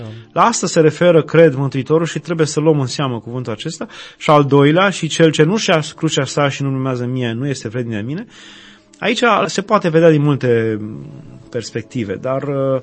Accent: Romania; numai faptul că suntem români și ne ciocnim de toată problematica aceasta

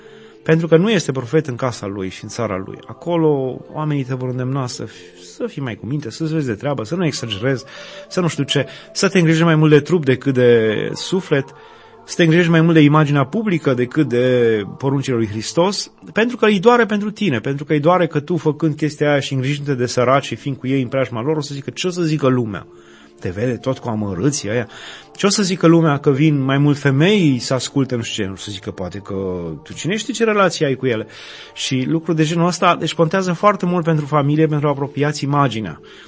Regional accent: Romania; numai faptul că suntem români și ne ciocnim de toată problematica aceasta

